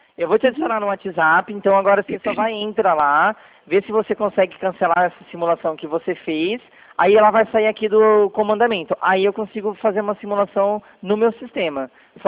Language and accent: Portuguese; Limeira, São Paulo, Brazil; Eu também sou do interior, sou de Limeira.